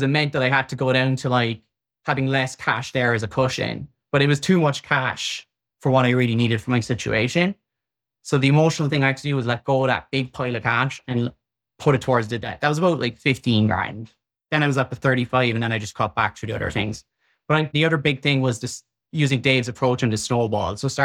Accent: Ireland; I'm from Ireland, and it's very common for that to be done in Ireland.

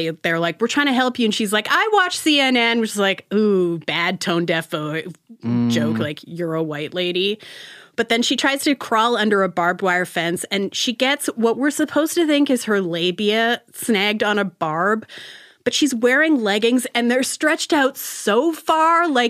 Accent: Canada; moved away; Like, I am Canadian. There were Canadian jokes I didn't get because I haven't lived there for so long.

